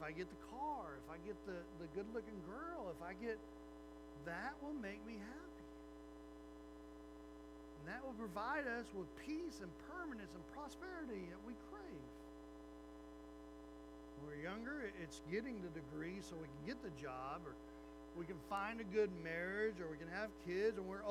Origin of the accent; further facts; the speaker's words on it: Oklahoma, United States; You know, I'm from Oklahoma. We're not supposed to have those things.